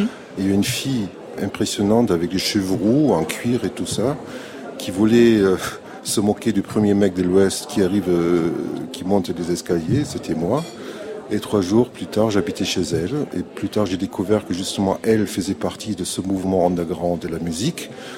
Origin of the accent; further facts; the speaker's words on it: Catalonia, Spain; French is a second language; moved away; also born or lived in Berlin; Je viens de la Catalogne, donc c'est très loin de l'Allemagne.